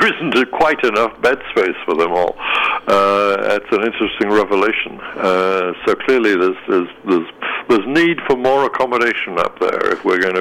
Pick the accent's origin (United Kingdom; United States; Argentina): United Kingdom; As a Brit, I have to point out